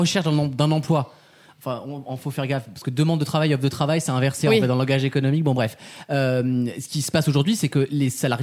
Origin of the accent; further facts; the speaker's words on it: Grand Est, France; mais on bosse qu'on est alsacien, je pense, tu vois, on a un truc très cartésien